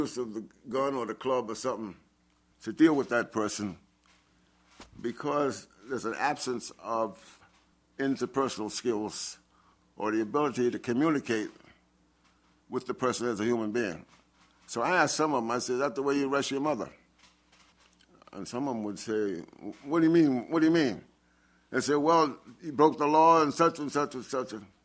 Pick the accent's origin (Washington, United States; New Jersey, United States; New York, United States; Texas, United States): New York, United States; Brooklyn; when I was young, growing up in Brooklyn, I had to protect myself.